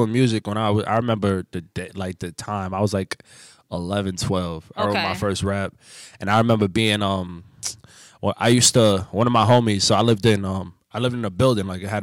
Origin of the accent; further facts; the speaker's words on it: Bronx, New York, United States; So, like, growing up in the Bronx and dealing with all that, to me, it was regular.